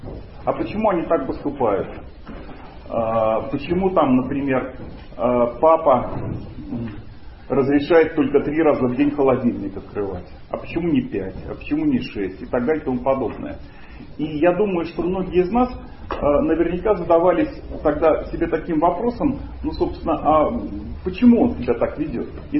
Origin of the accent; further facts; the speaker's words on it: Tallinn, Harju County, Estonia; also born or lived in Belarus; я родился в Белоруссии, а практически с очень раннего возраста, наверное, с 2 или 3 лет, жил в Эстонии, в Таллине.